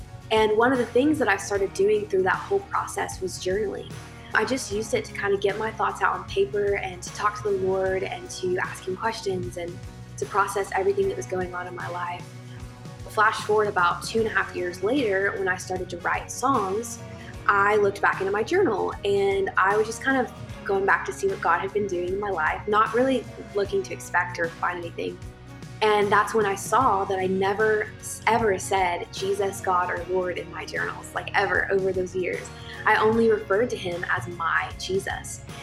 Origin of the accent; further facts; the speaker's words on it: Kentucky, United States; Because I'm from Kentucky, I love super bluegrass country sounds.